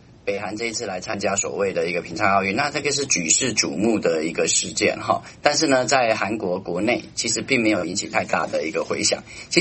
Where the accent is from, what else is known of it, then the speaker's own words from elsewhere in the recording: Taiwan; 套句我们台湾话来讲